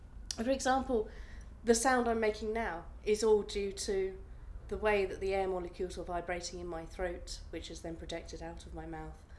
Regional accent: Bracknell, South East England, United Kingdom; also born or lived in London / Cardiff; now in Manchester, United Kingdom; No, I was born in London, and I grew up in Bracknell, which is about 30 miles west.

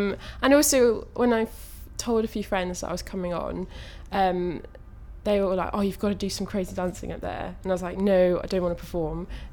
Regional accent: Warwick, West Midlands, United Kingdom; I'm from Warwick, and I've always lived in Warwick. But I'm moving to Oxford in September.

